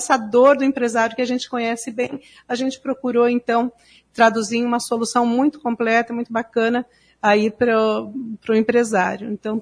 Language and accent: Portuguese; Maringá, Paraná, Brazil; E a gente tem orgulho de dizer que nós somos maringaenses, nós somos paranaenses, brasileiros, desenvolvendo tecnologia aqui na nossa cidade.